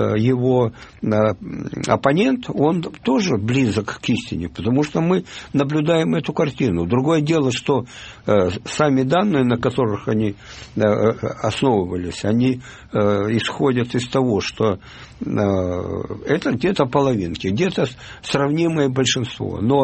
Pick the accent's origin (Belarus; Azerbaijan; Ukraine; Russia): Ukraine; Odesa, Odesa Oblast; Я одессит, понимаете? Я всегда был против украинского национализма, это правда.